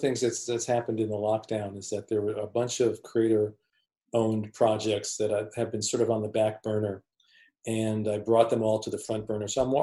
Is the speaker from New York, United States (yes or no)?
yes; New York City, New York, United States; Well, yeah, I grew up in New York City. I live in upstate New York, so I was not living in the city.